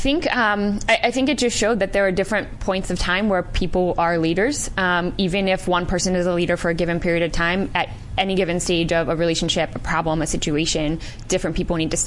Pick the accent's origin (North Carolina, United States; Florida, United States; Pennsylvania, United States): Pennsylvania, United States; York; York, Pennsylvania.